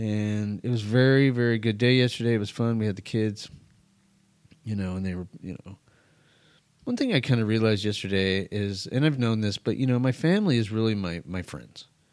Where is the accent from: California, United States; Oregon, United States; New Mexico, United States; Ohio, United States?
New Mexico, United States; I didn't grow up on the East Coast. I grew up in New Mexico.